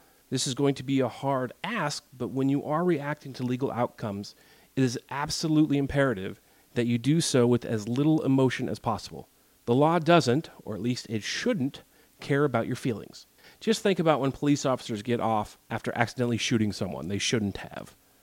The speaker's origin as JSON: {"language": "English", "region": "Texas", "country": "United States", "tie": "born or raised there", "said": "In fact, a handful of states had trigger laws on the books, such as my home state of Texas."}